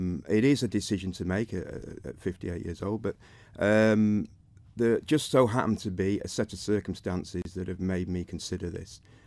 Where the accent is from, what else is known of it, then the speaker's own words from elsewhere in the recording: Isle of Man; I brought my young girl back up here, you know, and with the reason that I grew up on the Isle of Man, and I want to contribute.